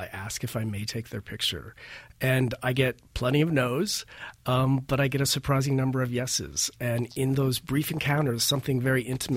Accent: Washington, United States; There's still a part of me that's a West Coaster. You know, I grew up in Washington State, so I still have that in me.

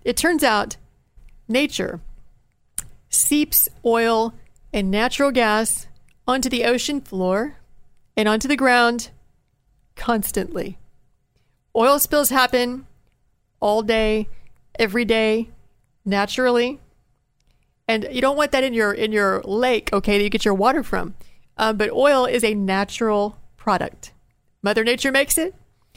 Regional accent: Appalachia, United States; It's more like a hill by my standards. I'm from Appalachia

